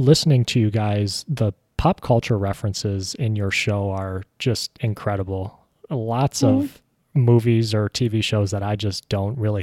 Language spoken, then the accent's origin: English; Michigan, United States; I do, because Tim Allen being from Michigan, and I'm from Michigan as well.